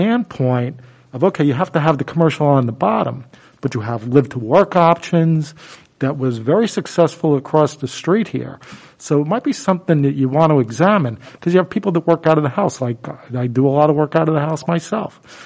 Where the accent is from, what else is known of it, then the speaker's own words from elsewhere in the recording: East Coast, United States; I'm from the East Coast.